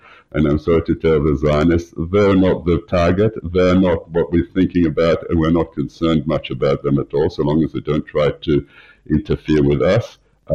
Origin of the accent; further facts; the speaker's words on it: New South Wales, Australia; like I come from the North Shore